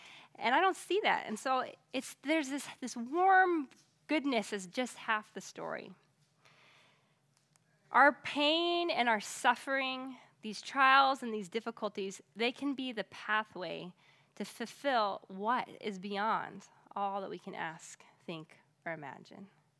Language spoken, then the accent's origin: English; Alaska, United States; Or I had a friend up in Alaska. I grew up in Alaska